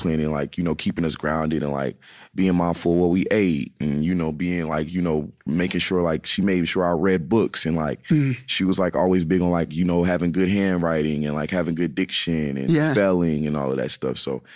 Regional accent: Charlotte, North Carolina, United States; I was born in East Charlotte, North Carolina, born and raised there until I moved to South Charlotte, like when I was 16. But yeah, mm-hmm. Charlotte overall.

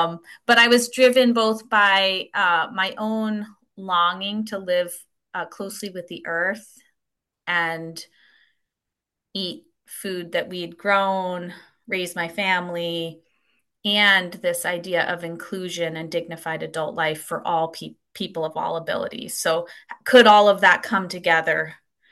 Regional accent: Kimberton, Pennsylvania, United States; also born or lived in Vermont; So I was born and raised in Camp Hill in Kimberton Hills, which is a Camp Hill in Pennsylvania, a wonderful agricultural center, and a real a deep example of what Camp Hill can be over time. And I moved to Vermont to finish my last semester of college at Goddard.

